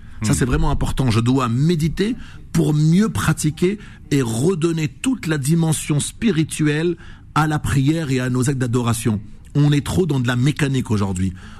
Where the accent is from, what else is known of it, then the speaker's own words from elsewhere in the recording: Normandy, France; Comme on dit chez nous en Normandie.